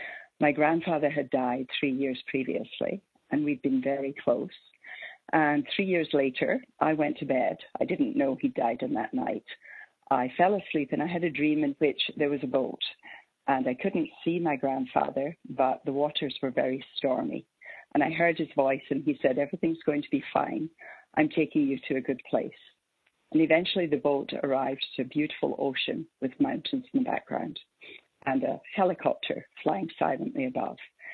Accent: Scotland, United Kingdom; born there; I was born in Scotland into a family where my mother and my grandmother believed in a spirit world.

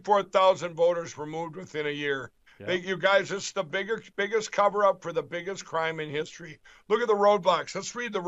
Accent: Minnesota, United States; So let's go to my home state of Minnesota.

